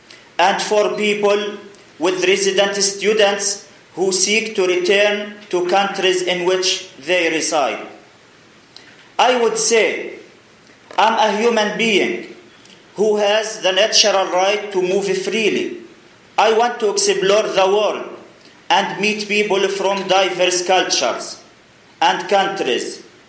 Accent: Gaza Strip, Palestine; I came to you from Gaza Strip, which is a small part of Palestine.

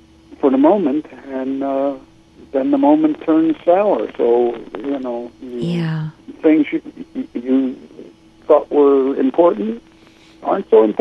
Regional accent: Baltimore, Maryland, United States; moved away as an adult; also born or lived in Ann Arbor / Philadelphia / Washington, D.C. / Edmonton; now in Tucson, United States; Lived in Baltimore until I was about 34 or so, and moved to Philadelphia, then back to Washington, D.C., and spent most of the last 20 to 30 years of my life in Edmonton, Alber

